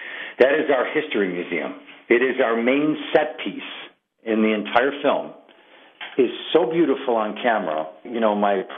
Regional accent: Buffalo, New York, United States; I absolutely could not have made the film without the support of my hometown. That's the God's honest truth. From my mayor, Byron Brown, and the city of Buffalo

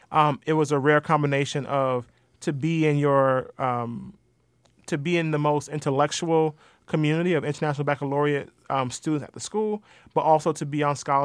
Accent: Coconut Grove, Florida, United States; I'm from Coconut Grove, specifically West Grove. That's important because there's literally a street that separated the community where all the black residents lived on one side and the white residents lived on the other.

